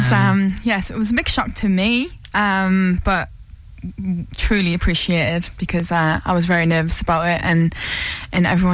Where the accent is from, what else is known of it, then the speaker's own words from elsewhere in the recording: Newcastle, North East England, United Kingdom; because I'm from Newcastle